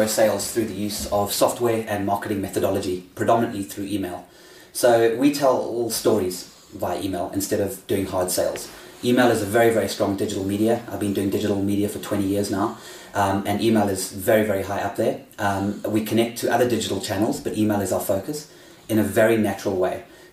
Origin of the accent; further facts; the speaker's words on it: South Africa; I am South African. I mean, my business was here for 15 years.